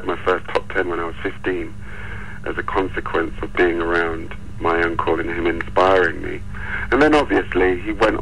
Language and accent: English; Stockwell, London, United Kingdom; I was brought up in Stockwell, near Brixton, and then we grew up at Lansdowne Green Estate.